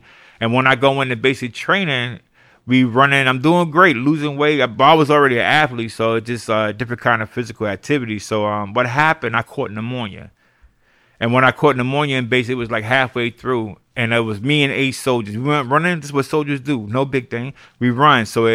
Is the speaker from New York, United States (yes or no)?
yes; New York, United States; through growing up in New York in the crack era, I seen a lot of violence.